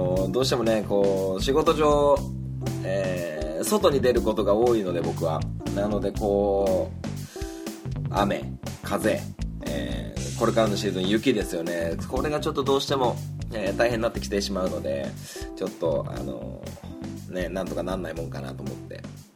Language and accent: Japanese; Niigata, Japan; この間僕の地元新潟県の